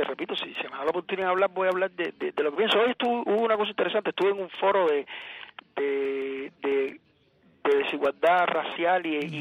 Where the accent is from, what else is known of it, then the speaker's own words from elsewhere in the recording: Cuba; Yo soy cubano, vivo en Cuba y pienso en una Cuba